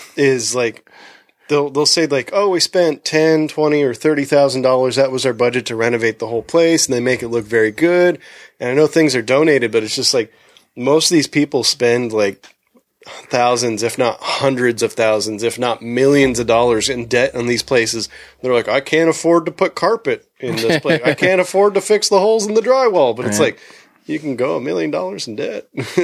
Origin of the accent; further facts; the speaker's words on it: San Diego, California, United States; Like, I'm from San Diego, so I know things about food and beer.